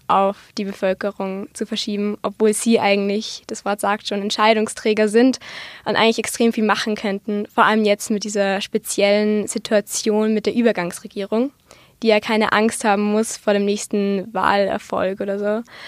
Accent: Austria; bei uns in Österreich in allen Hauptstädten von den Bundesländern

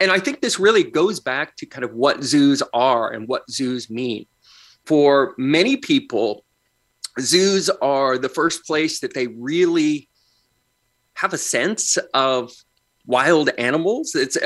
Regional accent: Tulsa, Oklahoma, United States; In my hometown of Tulsa

